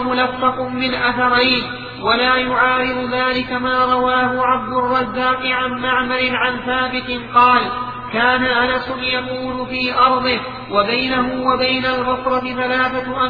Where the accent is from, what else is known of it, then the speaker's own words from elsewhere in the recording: Najd, Saudi Arabia; لكن كنا عندنا في نجد ربما لا تقام الجمعة في المساجد الصغيرة